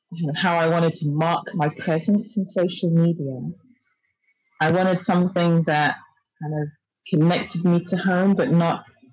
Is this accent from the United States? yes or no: no; Zimbabwe; Well, I'm from Zimbabwe, and Jacaranda trees are a really distinctive tree back home.